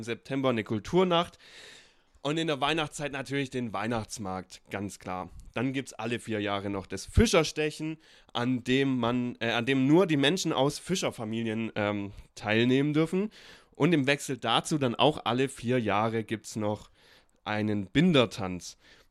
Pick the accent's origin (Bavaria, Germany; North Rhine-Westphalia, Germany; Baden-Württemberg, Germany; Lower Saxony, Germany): Baden-Württemberg, Germany; Rottweil; Denn ich komme ja aus Rottweil.